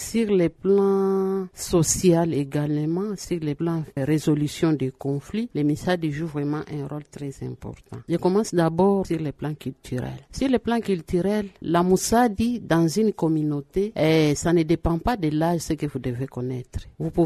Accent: Kasenga, Haut-Katanga, DR Congo; une question très sensible liée à ma culture dont je suis de Kasenga.

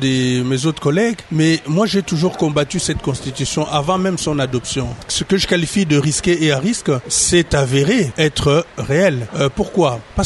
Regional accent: Kenge, Kwango, DR Congo; Moi, je suis des Kenge, je pouvais me retrouver à Lubumbashi, j'étais Zaïrois.

